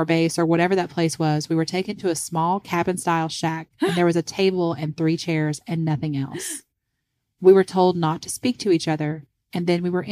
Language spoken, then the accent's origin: English; Puerto Rico; So I grew up in Puerto Rico, and there are several local legends about aliens and UFOs.